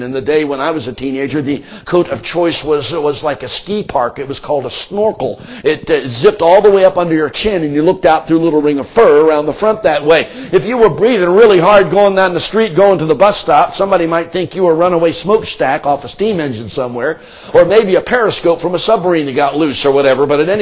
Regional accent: Philadelphia, Pennsylvania, United States; Where I grew up in Philadelphia in the United States on the East Coast, Mid-Atlantic region, it didn't get very cold until it got into October or November of the year.

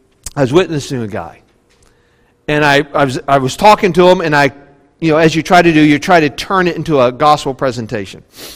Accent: West Virginia, United States; When I grew up in West Virginia, I didn't know a whole lot about what it meant.

